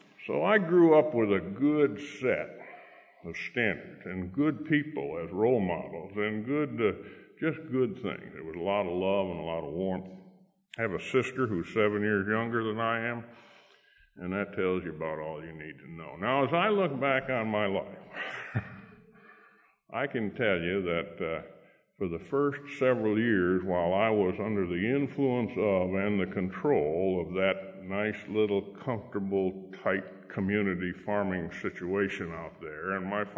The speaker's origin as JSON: {"language": "English", "town": "Auburn", "region": "New York", "country": "United States", "tie": "born there", "said": "So I was born in Auburn Memorial Hospital in Auburn, New York, a town about 25 miles west of Syracuse, in between Syracuse and Rochester in the Finger Lakes region of upstate New York. I didn't live in Auburn. I lived about 7 miles outside of it."}